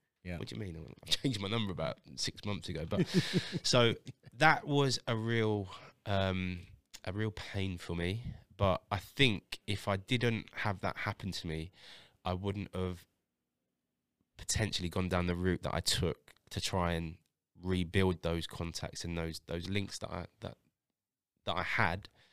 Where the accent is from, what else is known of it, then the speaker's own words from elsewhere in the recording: London, United Kingdom; I'm from London, North London.